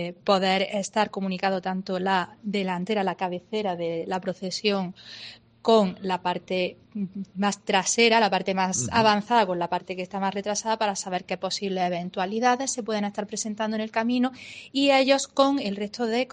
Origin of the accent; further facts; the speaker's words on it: Granada, Andalusia, Spain; somos granadinos